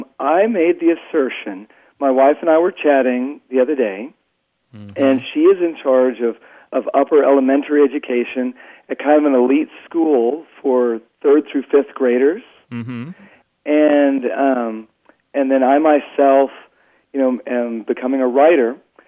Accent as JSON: {"language": "English", "town": "McKinney", "region": "Texas", "country": "United States", "said": "I'm from McKinney, Texas."}